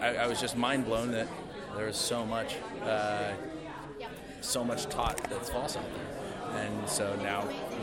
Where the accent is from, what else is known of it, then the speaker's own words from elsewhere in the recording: Reno, Nevada, United States; I'm from Reno, so